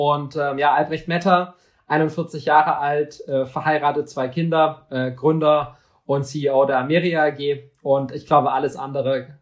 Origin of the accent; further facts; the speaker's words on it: West Germany, Germany; born there; sind in den 70er Jahren aus Ostdeutschland geflohen und kamen dann nach Westdeutschland. Und ich wurde dann hier in Westdeutschland geboren.